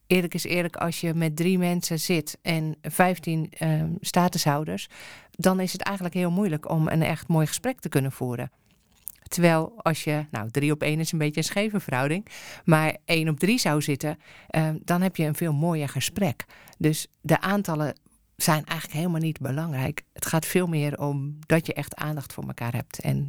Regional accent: Netherlands; als Nederlandse vrouw zomaar een man een hand geven is toch wel

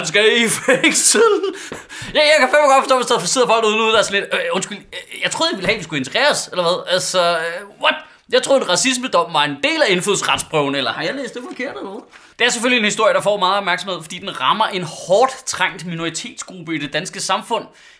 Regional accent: Central Denmark Region, Denmark; Jeg er vokset op på Vestjylland i 90'erne i sådan en helt kridhvid boble.

